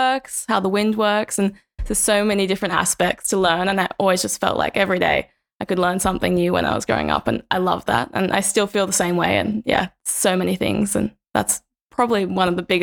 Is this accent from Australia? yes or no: yes; Pittwater, New South Wales, Australia; I was lucky enough to live very close to where we're recording, and I grew up on Pittwater, which is about 5 minutes away